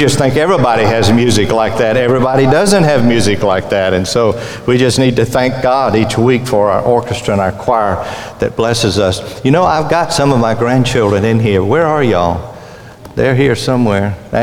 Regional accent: Louisiana, United States; I'm from Louisiana, where we have the real Tiger, Mike the Tiger

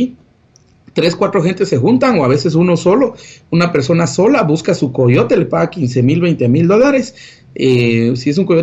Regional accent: Guatemala; Somos nosotros los guatemaltecos.

